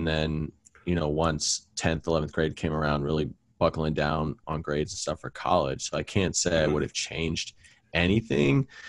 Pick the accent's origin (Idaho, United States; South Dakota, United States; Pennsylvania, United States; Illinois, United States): Pennsylvania, United States; And so I'm super thankful for growing up in Central PA.